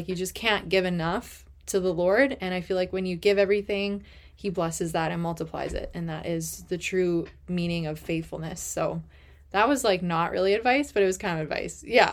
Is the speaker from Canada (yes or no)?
yes; Canada; I live in like Northwest Canada. So, you know, we don't have a lot of sun in the winter. We have a lot of sun in the summer. It doesn't ever get really super hot.